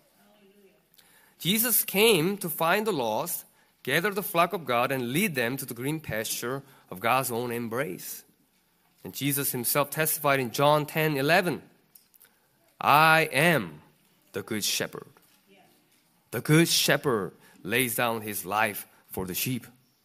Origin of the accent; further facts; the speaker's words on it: South Korea; English is a second language; I'm from Korea, and we just pray for missionary in Japan, right?